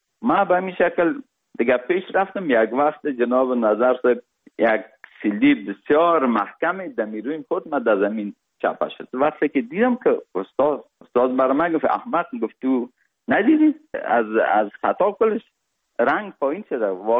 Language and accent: Persian; Kabul, Afghanistan; born or raised there; also born or lived in Parwan